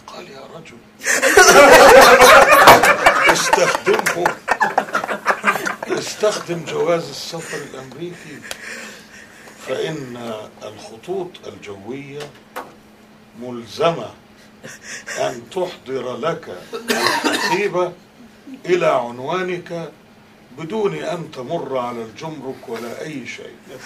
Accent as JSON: {"language": "Arabic", "country": "Egypt", "said": "أنا راجع إلى بلدي وأريد أن يعني أعامل كمصري"}